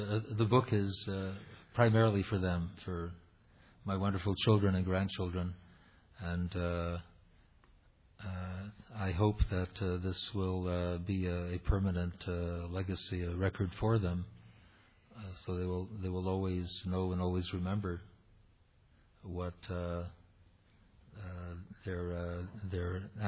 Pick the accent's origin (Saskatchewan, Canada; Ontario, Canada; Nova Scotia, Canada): Ontario, Canada; Toronto; growing up in Toronto. I think those of us who were privileged to grow up in this city really had something special.